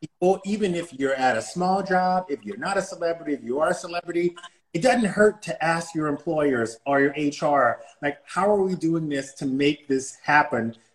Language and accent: English; the South, United States; I'm gay, I am Jewish, I'm from the South, Katrina, we can check off 10 boxes, I'm ready to eat.